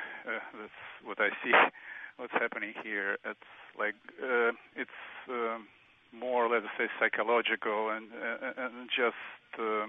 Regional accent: Moscow, Russia; now in Louisville, United States; I grew up in Moscow, Russia, in the totalitarian society

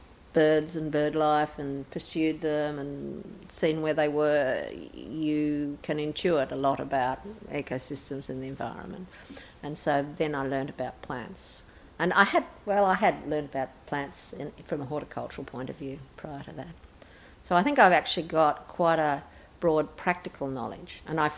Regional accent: Gilgandra, New South Wales, Australia; I never knew it was box woodland out when I grew up in Gilgandra

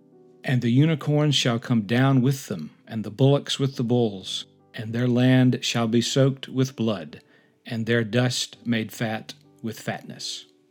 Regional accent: Grand Bay, Alabama, United States; I grew up down on the Gulf Coast near Mobile, Grand Bay, Alabama.

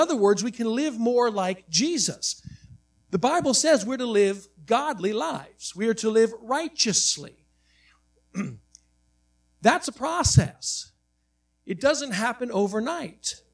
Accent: United States; I'm not going to submit to anybody else because I am American.

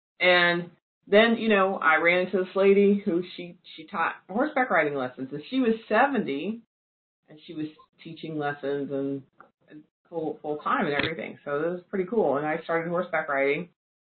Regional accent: Kentucky, United States; So when I was in college, even though I'm from Kentucky, I never got to ride a horse.

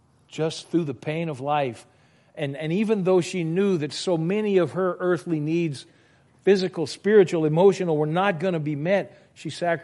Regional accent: Broussard, Louisiana, United States; I had some friends growing up in Broussard, and this family lived across the street

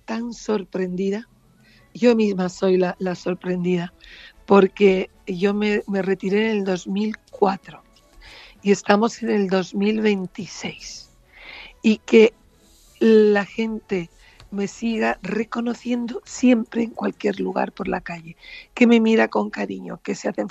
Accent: Barcelona, Catalonia, Spain; born there; yo me siento mallorquina sin haber nacido en Mallorca, yo estoy nacida en Barcelona.

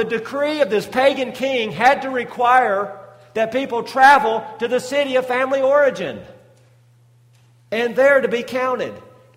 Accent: Tennessee, United States; I'm from Tennessee. I ended up in Chattanooga after college in Cookeville, Tennessee.

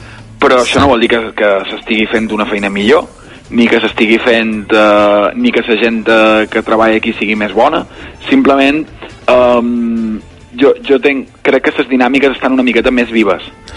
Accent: Balearic Islands, Spain; now in Barcelona, Spain; jo sóc mallorquí, professionalment exiliat a Barcelona, però mallorquí

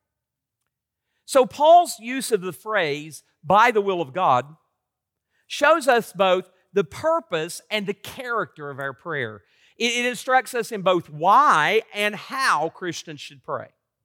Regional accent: Tennessee, United States; I'm from Tennessee and people get confused by my accent sometimes.

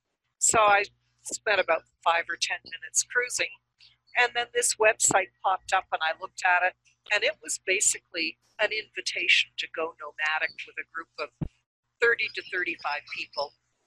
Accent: Toronto, Ontario, Canada; No, I'm from Toronto, Canada.

